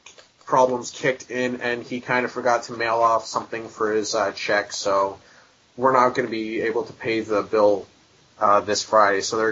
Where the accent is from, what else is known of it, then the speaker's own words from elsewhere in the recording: Canada; Oddly enough, I'm a Canadian, and yet I have not been following the Olympics.